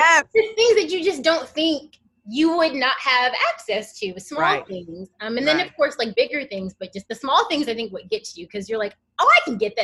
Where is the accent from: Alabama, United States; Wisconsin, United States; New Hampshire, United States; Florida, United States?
Alabama, United States; So I grew up in Alabama, which generally is like the South is very much black and white.